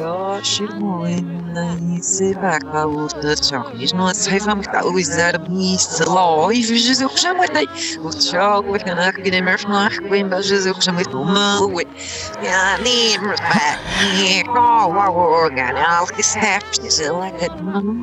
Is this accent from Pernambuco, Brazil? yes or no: no; Rio de Janeiro, Brazil; Não, é porque eu também sou do Rio.